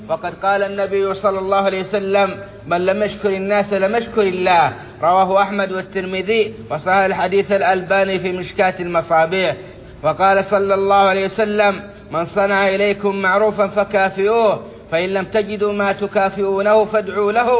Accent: Saudi Arabia

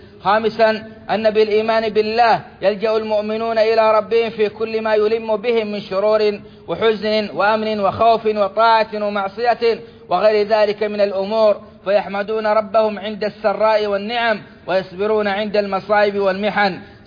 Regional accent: Saudi Arabia; اللهم أدم على بلادنا السعودية نعمة التوحيد

